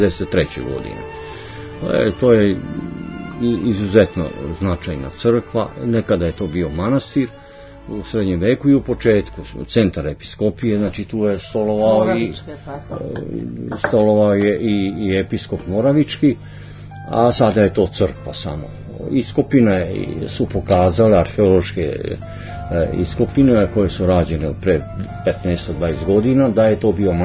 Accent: Arilje, Šumadija and Western Serbia, Serbia; Rodom iz Arilja i moji preci, roditelji su iz Arilja

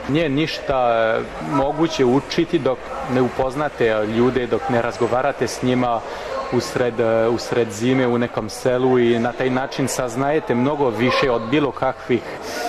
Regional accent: Grenoble, Auvergne-Rhône-Alpes, France; Serbian is a second language; now in Belgrade, Serbia; j'ai 28 ans et je vis à Belgrade en Serbie depuis maintenant un peu plus de 2 ans. … živim u Beogradu već 2 godine, a iz Grenobla sam inače u Francuskoj.

